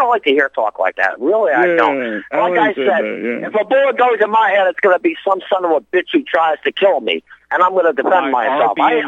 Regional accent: New York, United States; No. I grew up right outside of Manhattan.

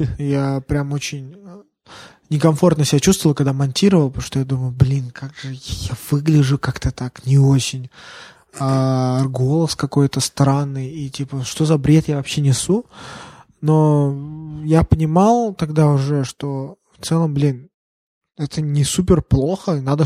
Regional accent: Moscow, Russia; Возможно, это потому, что я вырос в Москве, и мы как бы разговариваем на одном языке.

